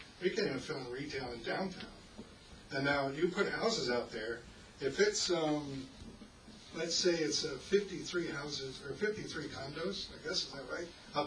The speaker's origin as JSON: {"language": "English", "region": "Texas", "country": "United States", "said": "The big longhorns out there. I'm from Texas. I like those longhorns."}